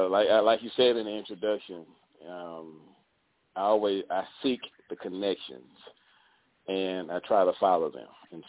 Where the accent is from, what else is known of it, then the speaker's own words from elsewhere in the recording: Houston, Texas, United States; I'm a Houstonian by birth. I was born and raised in South Park, Texas. That's what we call our neighborhood. It's one of the more proud neighborhoods in Houston, Texas. I was born here, raised here.